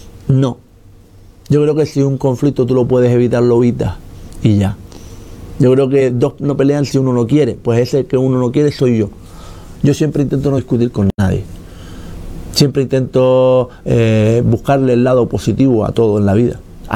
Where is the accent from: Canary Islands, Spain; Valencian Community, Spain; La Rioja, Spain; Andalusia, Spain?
Canary Islands, Spain; Morro Jable; Sinceramente, mi infancia en Morrojable es un recuerdo, y adolescencia es un recuerdo para mí, muy bonito